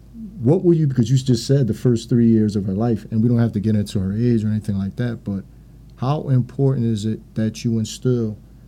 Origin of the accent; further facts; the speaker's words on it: Philadelphia, Pennsylvania, United States; So in 2020, she ended up coming down here to visit her family in North Philadelphia. I'm from North.